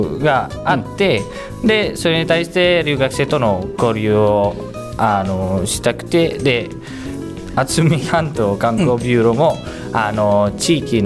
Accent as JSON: {"language": "Japanese", "country": "Indonesia", "tie": "born or raised there", "second_language": "Japanese", "lives_now": "Japan", "said": "あ、そうです、インドネシアの高校で。"}